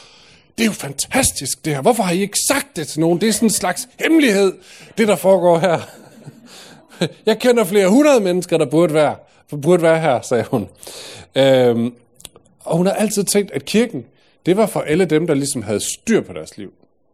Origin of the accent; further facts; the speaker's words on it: Aarhus, Central Denmark Region, Denmark; now in Odense, Denmark; bor i Odense, og det har jeg gjort siden 2012. Jeg er oprindelig fra Aarhus, og der er jeg født og opvokset og taget min uddannelse i teologi for efterhånden mange år siden.